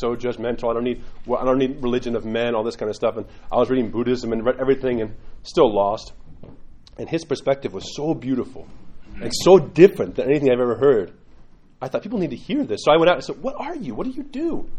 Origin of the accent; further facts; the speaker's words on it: New York, United States; I grew up in New York.